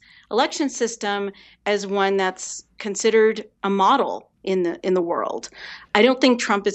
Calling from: Mexico; Well, I'm speaking from Mexico.

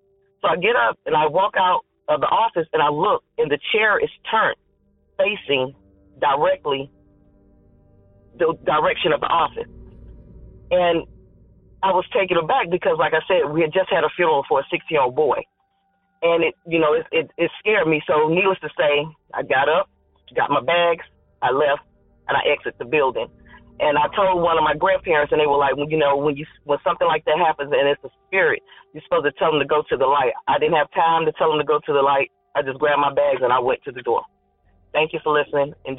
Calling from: North Carolina, United States; I'm calling from North Carolina.

